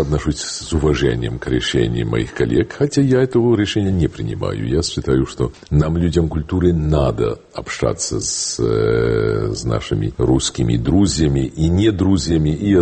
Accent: Poland; Russian is a second language; мы поляки, не можем считать себя чистыми и невиноватыми.

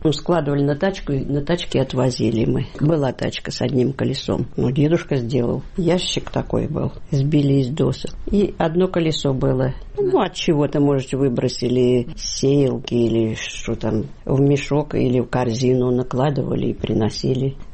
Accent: Milenino, Kursk Oblast, Russia; born there

